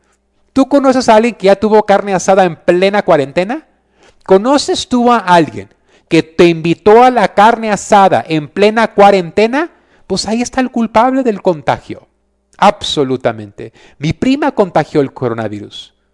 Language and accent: Spanish; United States; Yo soy americano, no voy a hablar de mi gente, pero me incluyo.